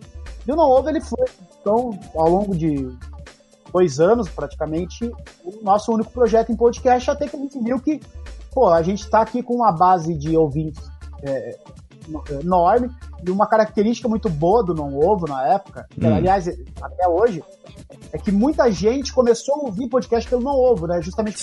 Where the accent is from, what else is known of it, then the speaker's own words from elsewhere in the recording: Salto do Itararé, Paraná, Brazil; eu fazia uma viagem muito longa para minha cidade natal, que é Salto do Itararé